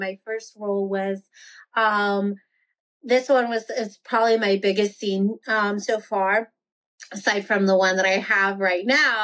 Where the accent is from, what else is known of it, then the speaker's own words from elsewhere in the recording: Texas, United States; For me, I'm from Texas. I grew up, my dad's side is Catholic.